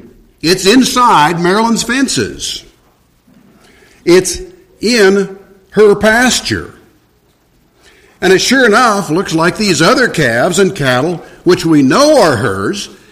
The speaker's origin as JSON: {"language": "English", "region": "Midwest", "country": "United States", "said": "I want to take a privilege that I have as a Midwesterner among Midwesterners."}